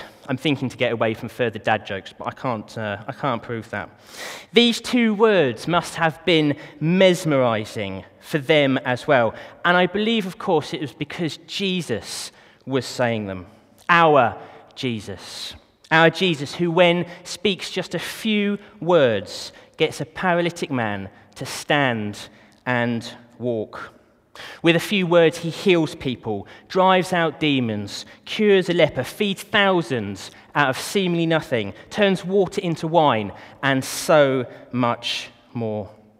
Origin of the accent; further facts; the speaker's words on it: Letchworth, East of England, United Kingdom; I'm from Letchworth.